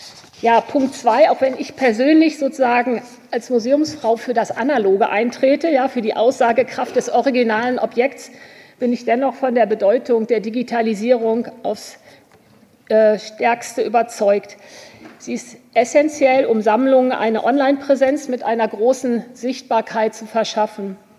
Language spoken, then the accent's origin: German; Münster, North Rhine-Westphalia, Germany; also born or lived in Berlin / Rome; Ich bin promovierte Kunsthistorikerin, gebürtig aus Münster in Nordrhein-Westfalen